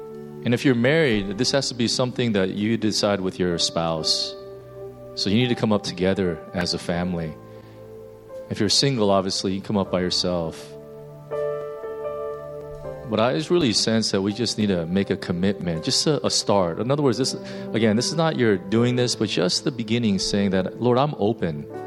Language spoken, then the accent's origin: English; United States; You know, even before we had a helper, and, you know, I'm from America, so that's, we don't really have this.